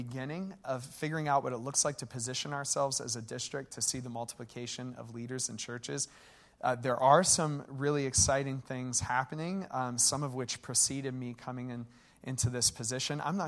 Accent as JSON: {"language": "English", "region": "Pennsylvania", "country": "United States", "tie": "born or raised there", "said": "You know, I grew up in Western Pennsylvania. I feel pretty familiar with the Pittsburgh area"}